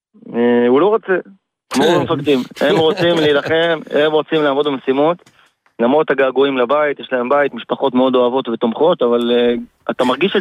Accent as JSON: {"language": "Hebrew", "town": "Jerusalem", "region": "Jerusalem District", "country": "Israel", "lives_now": "Rishon LeZion, Israel", "said": "מירושלים."}